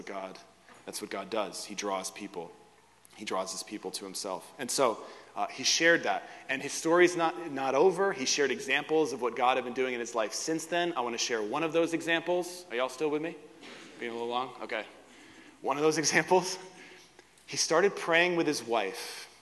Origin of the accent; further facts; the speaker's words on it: Northeast, United States; Because I'm from the Northeast in the U.S.